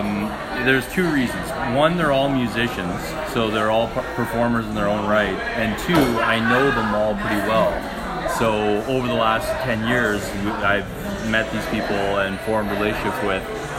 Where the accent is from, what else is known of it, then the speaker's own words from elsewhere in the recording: Edmonton, Alberta, Canada; and I'm from Edmonton, so I represent Edmonton as well.